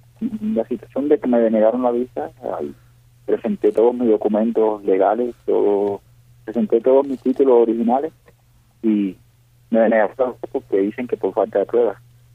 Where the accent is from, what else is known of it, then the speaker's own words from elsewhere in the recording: Havana, Cuba; Bueno, yo soy de La Habana.